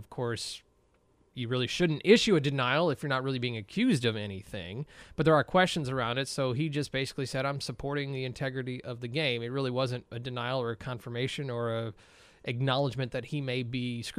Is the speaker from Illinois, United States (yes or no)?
yes; Chicago, Illinois, United States; Of course, when I was growing up in Chicago, I got to see a Bulls game one time in the years that Jordan was there.